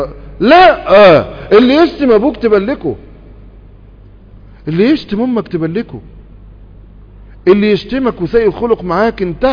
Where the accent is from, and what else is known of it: Egypt